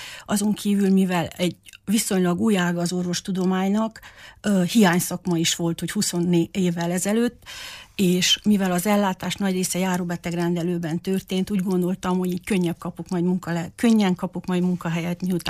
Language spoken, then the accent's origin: Hungarian; Csíkszentiván, Harghita, Romania; also born or lived in Târgu Mureș; Marosvásárhelyen születtem, a gyerekkoromat Csíkszentiványon töltöttem, az általános iskolát is itt végeztem